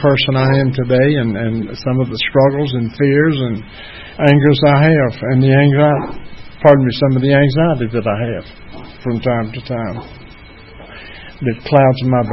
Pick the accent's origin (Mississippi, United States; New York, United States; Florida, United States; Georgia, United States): Georgia, United States; Atlanta; born there; As I say, I was born here in Atlanta at Old St. Joseph's when it was downtown.